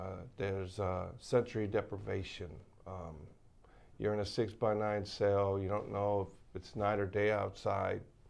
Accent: Houston, Texas, United States; Well, I'll begin by saying that I grew up on the East End of Houston. The second ward

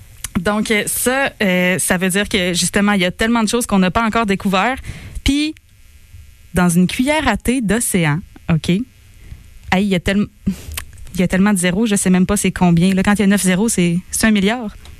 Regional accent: Quebec, Canada; des plans d'eau qu'on a proches de chez nous au Québec.

